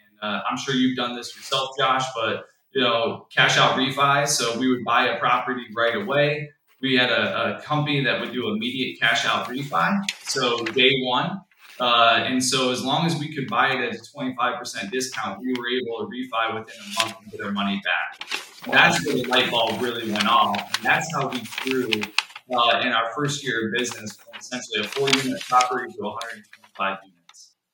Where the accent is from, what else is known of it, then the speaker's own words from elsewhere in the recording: Michigan, United States; I grew up and born and raised in Michigan.